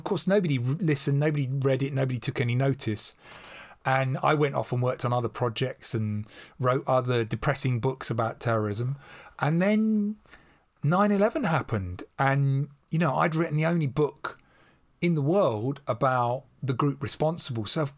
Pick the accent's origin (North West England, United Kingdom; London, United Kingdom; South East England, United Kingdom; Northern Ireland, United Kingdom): London, United Kingdom; So dear to my heart is still where I'm from. I'm still a Londoner in my core. Not, you know, the London of privilege, but just a very normal, ordinary London